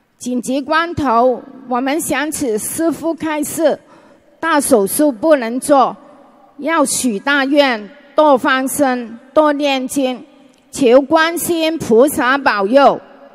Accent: Hong Kong; 本人来自香港的同修

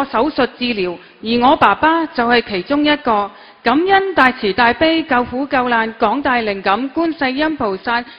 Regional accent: Macau; 大家好，我是来自澳门的同修

